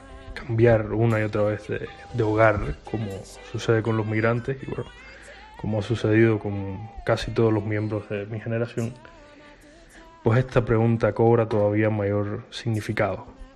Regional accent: Cuba; moved away as an adult; now in Salamanca, Spain; soy escritor, periodista y cubano. Salí de mi país hace alrededor de 3 años y desde entonces vivo en Salamanca. En mi país trabajaba en una biblioteca diocesana, en el centro de Cuba

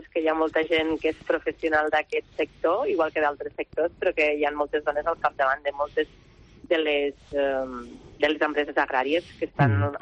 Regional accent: Vilalba, Catalonia, Spain; Jo soc d'un poble molt petit, que es diu Vilalba dels Arcs, a la comarca de la Terra Alta.

